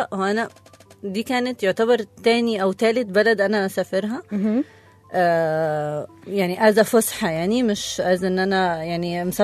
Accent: Libya; born there; also born or lived in Yugoslavia / Jordan; وتولدت في ليبيا

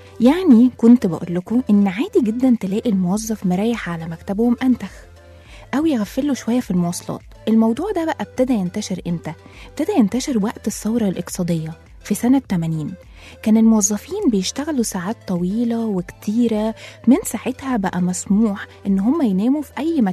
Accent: Egypt; الموضوع بتاعها هيمشي معانا قوي احنا كمصريين

